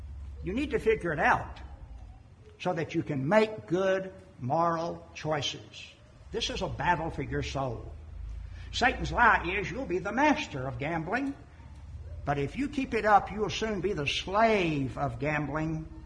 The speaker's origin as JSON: {"language": "English", "region": "Florida", "country": "United States", "tie": "born or raised there", "said": "When I was a high school senior, our senior trip was, I grew up in Florida, trip to the Bahamas."}